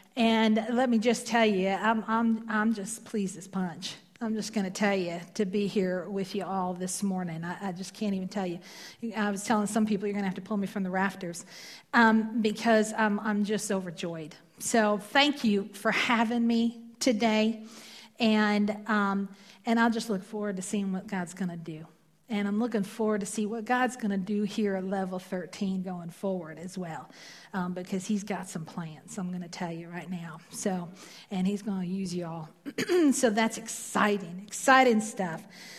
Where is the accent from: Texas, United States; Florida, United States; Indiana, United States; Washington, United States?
Indiana, United States; Fort Wayne; also born or lived in Columbia City, Indiana; so I hail from Columbia City, or what we like to fondly call it is Columbia, Tucky, just up over. And I grew up in Fort Wayne